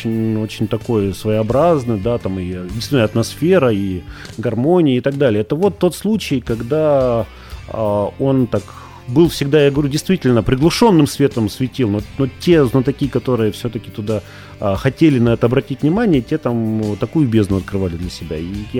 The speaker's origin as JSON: {"language": "Russian", "town": "Yekaterinburg", "region": "Sverdlovsk Oblast", "country": "Russia", "tie": "born or raised there", "said": "Ну, я как такой коренной екатеринбуржец могу сказать"}